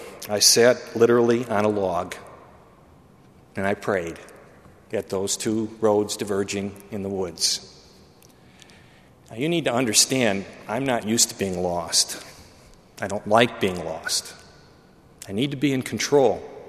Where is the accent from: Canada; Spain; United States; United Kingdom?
United States; Chicago, Illinois; Now, you should know that I grew up in Chicago, and the closest thing to a mountain that I knew was Mount Sinai Hospital, which wasn't too far from where I was growing up.